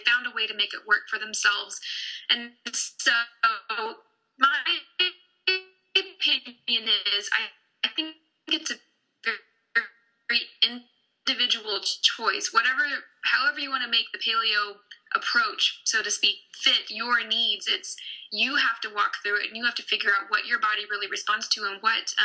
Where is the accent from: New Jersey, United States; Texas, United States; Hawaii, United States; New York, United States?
Texas, United States; San Antonio; Obviously, I'm from San Antonio, so that's where my brain goes is tortillas and queso.